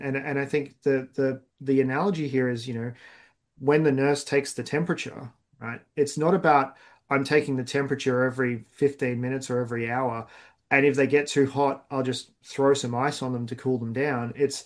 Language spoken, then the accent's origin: English; Australia; I'm Australian.